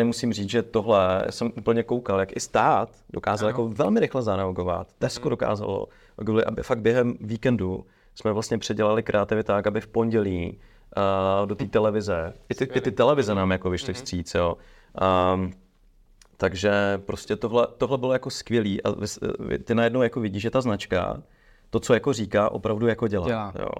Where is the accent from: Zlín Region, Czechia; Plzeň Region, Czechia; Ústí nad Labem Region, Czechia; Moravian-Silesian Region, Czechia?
Moravian-Silesian Region, Czechia; Ostrava; born there; now in Prague, Czechia; žiju v Praze, narodil jsem se v Ostravě, rodiče mám vlastně Slováky, část mých předků jsou Romové, část Italové